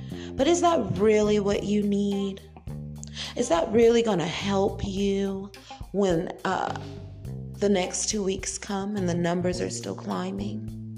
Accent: New Orleans, Louisiana, United States; being a New Orleanian, a Louisianan born and raised, my heart aches for the people in my hometown.

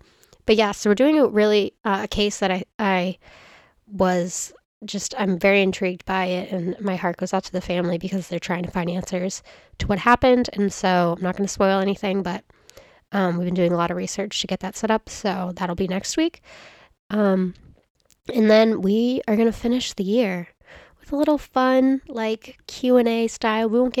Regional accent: Dunstable, East of England, United Kingdom; I grew up in Dunstable, which is a really quiet town. It's a population of about 3,000, like, over or under. It kind of fluctuates, I think. You can walk basically anywhere you want.

